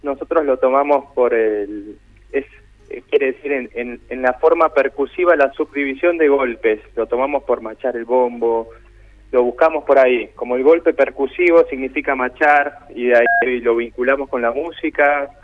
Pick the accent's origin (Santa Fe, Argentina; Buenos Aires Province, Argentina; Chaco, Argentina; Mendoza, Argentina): Buenos Aires Province, Argentina; Coronel Pringles; now in Buenos Aires, Argentina; Yo soy de Coronel Pringles, que es provincia de Buenos Aires al sur, pero ya nos conocimos y hace muchos años que estamos viviendo en Capital Federal.